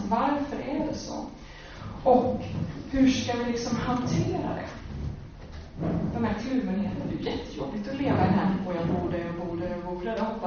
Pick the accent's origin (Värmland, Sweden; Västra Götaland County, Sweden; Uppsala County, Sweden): Västra Götaland County, Sweden; Domsö; Jag är uppvuxen på Domsö, Göteborgs södra skärgård. Där är det mest berg och så här vindpinade små träd.